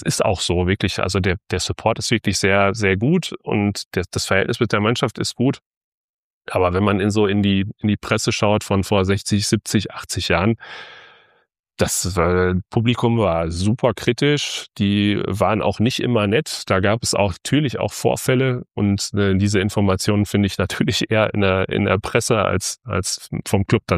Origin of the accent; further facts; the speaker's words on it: North Rhine-Westphalia, Germany; Ich habe in Heidelberg studiert. Ich bin selbst aus dem Münsterland, aber ich habe in Heidelberg studiert